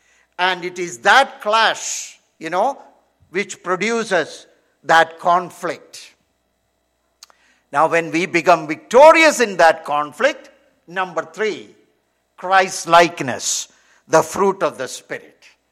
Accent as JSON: {"language": "English", "country": "India", "tie": "born or raised there", "said": "Even in India, I always liked, growing up in India, I always liked the fruit juices."}